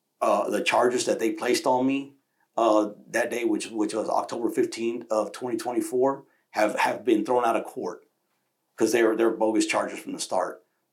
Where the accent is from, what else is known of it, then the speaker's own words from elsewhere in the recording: United States; So as an American, I have proud pride for the people, men and women, who lay down their lives for Americans.